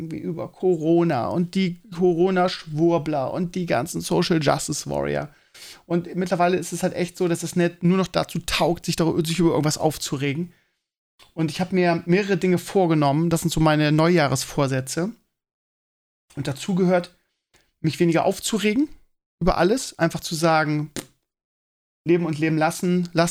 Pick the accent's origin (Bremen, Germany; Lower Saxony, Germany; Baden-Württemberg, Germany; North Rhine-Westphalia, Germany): Bremen, Germany